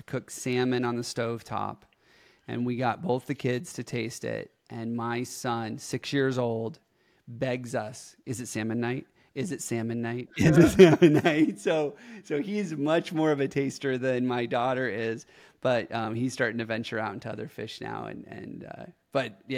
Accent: Arizona, United States; which I come from Arizona, which 10 inches of rain might be 2 or 3 years.

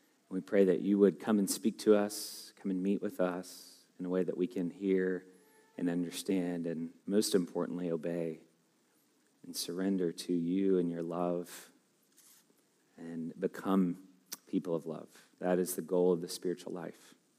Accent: Louisville, Kentucky, United States; I grew up in Louisville, but man, you don't go north of the river.

